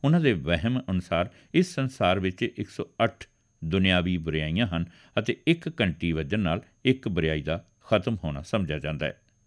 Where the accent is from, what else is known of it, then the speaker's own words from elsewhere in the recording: Punjab, India; ਜਦੋਂ ਮੈਂ ਕਹਿੰਦੀ ਕਿ ਮੈਂ ਪੰਜਾਬ ਤੋਂ ਹਾਂ